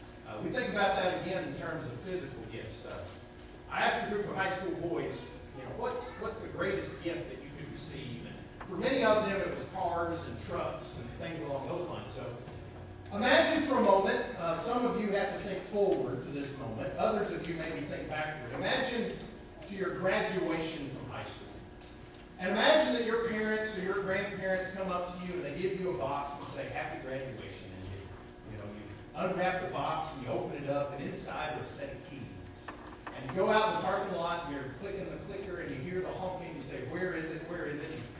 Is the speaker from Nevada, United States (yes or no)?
no; Texas, United States; I'm from West Texas. In West Texas, we call the Jordan River a dirty little creek.